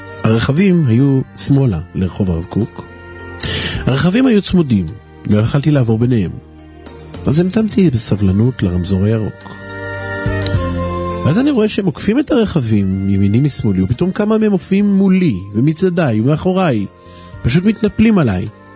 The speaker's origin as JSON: {"language": "Hebrew", "town": "Bat Yam", "region": "Tel Aviv District", "country": "Israel", "lives_now": "Bnei Brak, Israel", "said": "במקור אני מבת ים, חזרתי בתשובה לפני 15 שנים."}